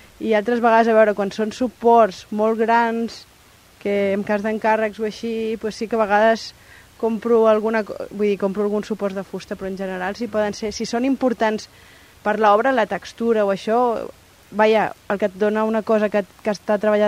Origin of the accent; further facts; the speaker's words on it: Badalona, Catalonia, Spain; jo sóc de Badalona i com saps tu hem sigut ben veïns sense conèixer-nos